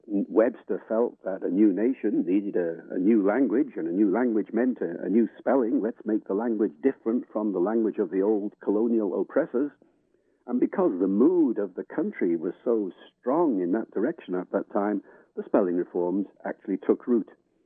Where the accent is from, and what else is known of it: Wales, United Kingdom; born or raised there